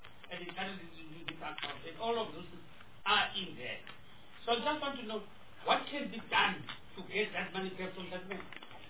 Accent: Eastern Cape, South Africa; I'm from the Eastern Cape.

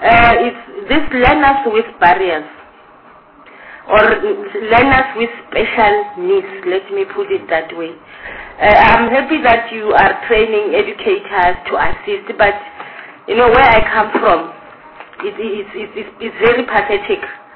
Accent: Mpumalanga, South Africa; I come from Mpumalanga

